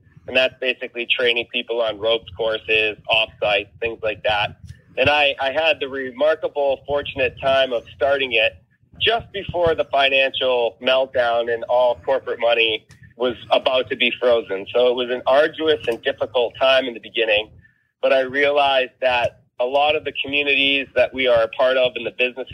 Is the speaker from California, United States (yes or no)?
yes; San Diego, California, United States; also born or lived in Boston; I was a school teacher in Boston at Excel Academy, and a friend asked me for a ride. I was from San Diego.